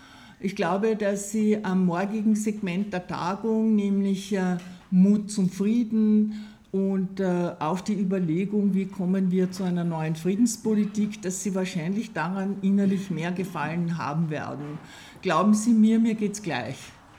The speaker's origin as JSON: {"language": "German", "region": "Carinthia", "country": "Austria", "said": "die Konflikte, die wir erlebt haben, eigentlich sehr hautnah als Kärntner"}